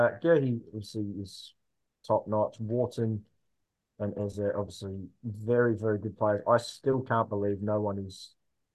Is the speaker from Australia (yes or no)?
yes; Australia; as an Australian football fan